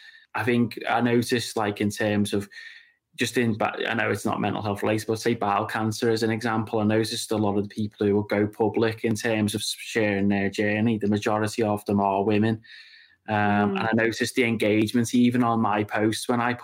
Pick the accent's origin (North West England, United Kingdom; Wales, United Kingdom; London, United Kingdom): North West England, United Kingdom; Claughton; also born or lived in Las Vegas, United States; I'm born and raised in Claughton on the Wirral, so, and I've lived there near enough my whole life. Did have a little spell where I lived in Las Vegas for a period